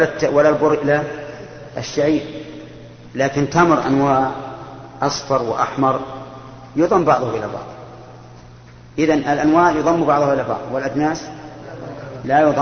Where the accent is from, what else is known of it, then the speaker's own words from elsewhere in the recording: Bahrain; يلا من عندنا في البحرين